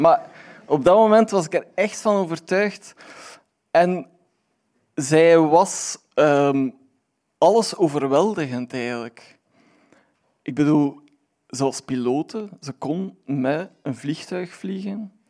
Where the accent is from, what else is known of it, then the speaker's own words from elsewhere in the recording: Aalst, Flanders, Belgium; Het zit zo, ik ben van Aalst, sorry daarvoor.